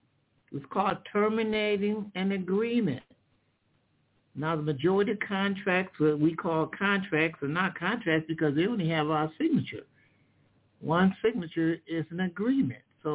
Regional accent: Michigan, United States; In Michigan, I'm from Michigan, so I use Michigan laws.

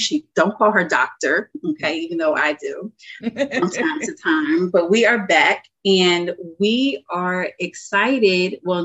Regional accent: New Jersey, United States; New Jersey, shout out to my home state, New Jersey.

